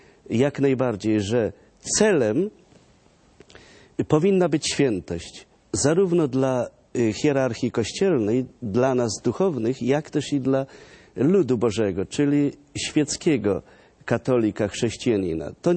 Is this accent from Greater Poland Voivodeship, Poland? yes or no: no; Lublin Voivodeship, Poland; Właśnie, z Lubelszczyzny, pięknie, z mojej małej ojczyzny.